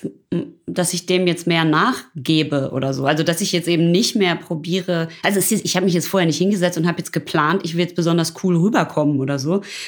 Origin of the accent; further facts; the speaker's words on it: North Rhine-Westphalia, Germany; ich komme aus dem Ruhrpott